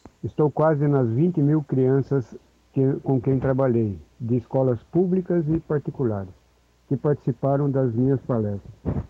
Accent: Itapuí, São Paulo, Brazil; born there; now in Ubatuba, Brazil; Nasci aí na região, em Itapuí, entre Jaú e Bauru. Moro em Ubatuba há 40 anos

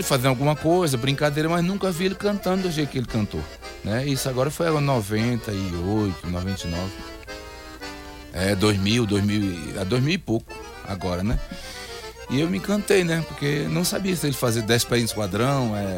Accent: Simão Dias, Sergipe, Brazil; Sergipe. Sou de Simão Dias, uma cidade divisa da Bahia, né? Divisa de Paripiranga.

